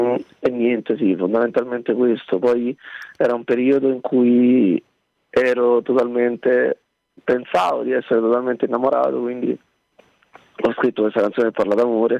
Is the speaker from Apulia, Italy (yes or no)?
no; Sorrento, Campania, Italy; perché io sono di Napoli, cioè di Sorrento